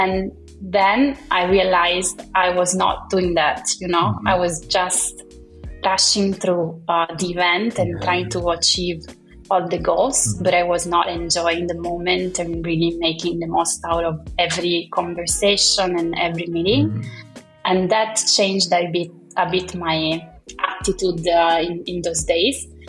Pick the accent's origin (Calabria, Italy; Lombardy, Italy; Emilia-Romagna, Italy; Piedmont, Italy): Piedmont, Italy; Turin; English is a second language; I'm from Turin, so I feel like I'm not neutral on this answer.